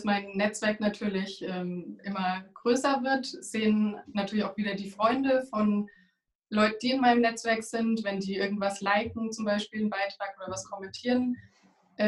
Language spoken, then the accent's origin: German; Bad Kissingen, Bavaria, Germany; in die Nähe von Bad Kissing, wo ich herkomme, Nürnberger Gegend